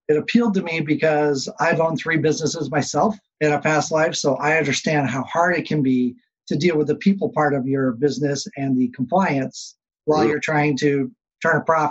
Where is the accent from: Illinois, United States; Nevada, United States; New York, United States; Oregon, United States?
Oregon, United States; Portland; also born or lived in Hawaii; I grew up in Portland, Oregon, in sunny Portland, Oregon. I grew up there all the way through high school.